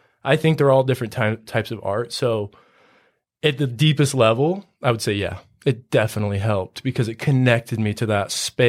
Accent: St. George, Utah, United States; I grew up in St. George.

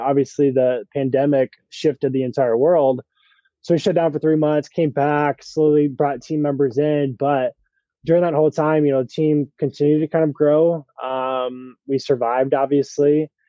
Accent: Iowa, United States; And so born and raised in Iowa, we started the business in Iowa.

